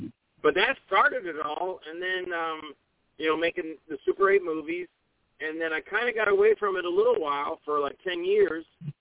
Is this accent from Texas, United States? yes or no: no; Florida, United States; also born or lived in Minnesota; Yeah, just when I was a kid, when we moved from Minnesota to Florida, I got interested in like Godzilla and King Kong